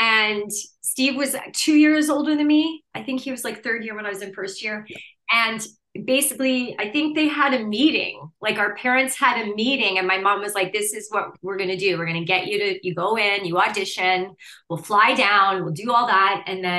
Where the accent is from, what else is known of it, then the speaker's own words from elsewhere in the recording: Moose Jaw, Saskatchewan, Canada; And I grew up in Moose Jaw, Saskatchewan, right? Middle of Canada, and a prairie girl.